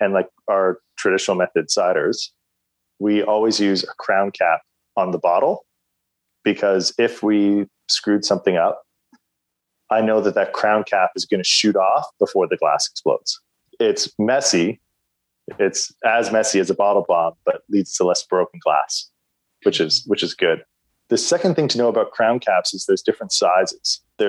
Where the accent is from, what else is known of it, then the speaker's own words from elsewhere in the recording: Canada; forgive me for being Canadian and using metric units.